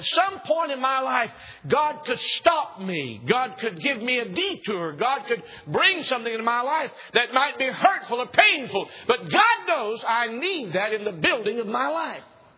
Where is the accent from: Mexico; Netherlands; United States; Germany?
United States; Maryville, Tennessee; When I was just a boy growing up, I grew up in Maryville, Tennessee, and most of the people who thought they had a good job worked at the aluminum company.